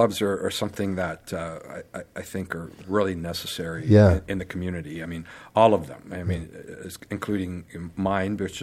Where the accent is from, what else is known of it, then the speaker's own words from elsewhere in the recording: Cambridge, Ontario, Canada; I grew up in Cambridge